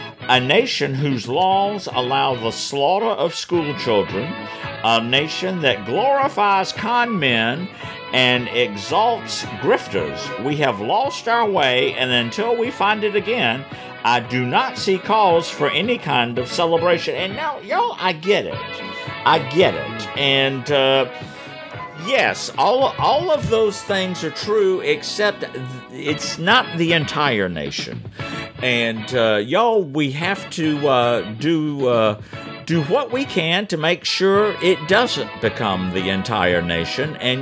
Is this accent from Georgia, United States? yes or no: yes; Atlanta, Georgia, United States; growing up in Hatlanta, there was a children's program that came on called the Popeye Club.